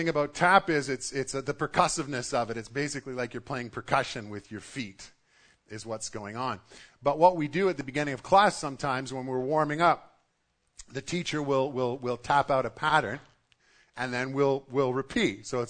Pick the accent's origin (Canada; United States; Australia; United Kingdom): Canada; because we're Canadian and reserved and all the rest.